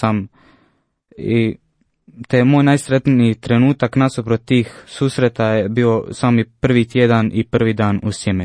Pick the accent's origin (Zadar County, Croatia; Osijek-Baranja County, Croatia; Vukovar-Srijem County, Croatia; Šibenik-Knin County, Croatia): Zadar County, Croatia; Zadar; Dolazim iz Zadra i župe Uznesenja Blažene Djevice Marije na Belafuži.